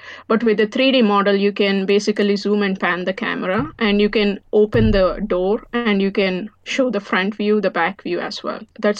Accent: Philadelphia, Pennsylvania, United States; So I'm from Philadelphia.

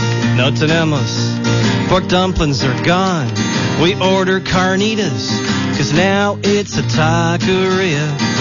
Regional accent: Watsonville, California, United States; This is another song about my hometown. This is about all the dining options we have in Watsonville.

